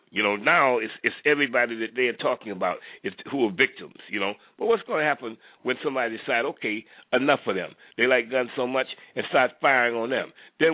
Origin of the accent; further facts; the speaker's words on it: Florida, United States; I grew up in Florida. I grew up in a hunting community. Everybody had guns.